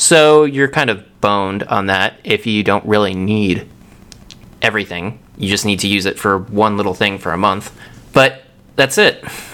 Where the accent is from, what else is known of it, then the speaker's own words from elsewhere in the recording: Tampa, Florida, United States; because I'm from Tampa, Florida, and it takes place in Tampa, Florida.